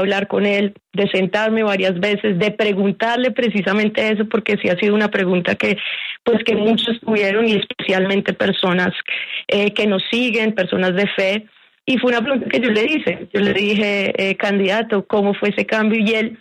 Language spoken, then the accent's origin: Spanish; Colombia; Y pues realmente creo que es una riqueza que tenemos como colombianos.